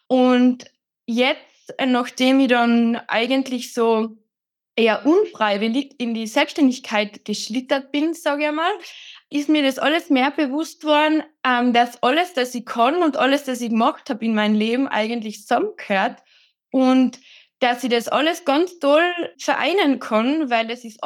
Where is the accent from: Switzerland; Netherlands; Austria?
Austria; Ich komme aus Österreich, wie man vielleicht hört.